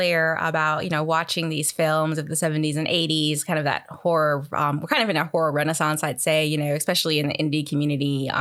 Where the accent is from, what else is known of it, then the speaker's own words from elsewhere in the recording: New York, United States; born there; So my parents are from Puerto Rico. I was born in New York.